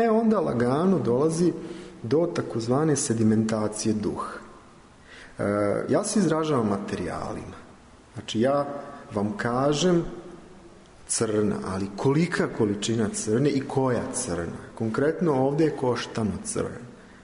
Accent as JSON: {"language": "Serbian", "country": "Serbia", "tie": "born there", "said": "ja sam rođen u toj osečini u zapadnoj Srbiji"}